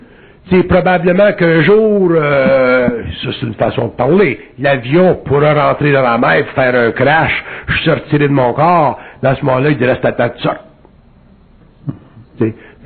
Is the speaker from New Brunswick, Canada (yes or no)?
no; Quebec, Canada